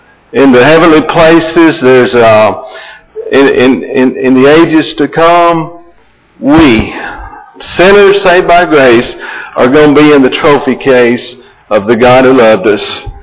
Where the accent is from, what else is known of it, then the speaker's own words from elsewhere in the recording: Alabama, United States; But anyway, we're from East Central Alabama, over near Anniston, as Steve said.